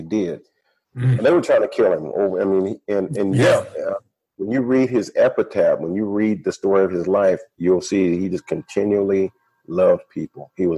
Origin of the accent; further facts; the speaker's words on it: Sacramento, California, United States; I mean, I grew up in Sacramento.